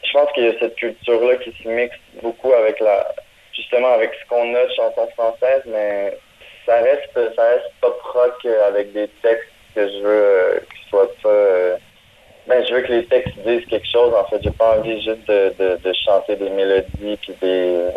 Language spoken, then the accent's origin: French; Granby, Quebec, Canada; Avant ça, je faisais du rap dans les sous-sols avec un groupe dans ma ville natale à Granby.